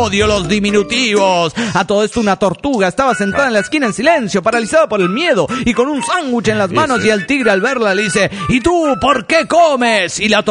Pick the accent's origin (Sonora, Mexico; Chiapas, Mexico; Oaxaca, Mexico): Chiapas, Mexico; Tuxtla Gutiérrez; de Tuxtla Gutiérrez, Chiapas